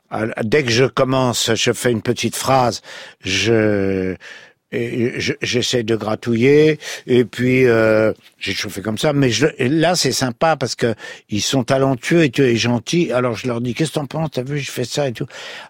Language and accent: French; France; je suis français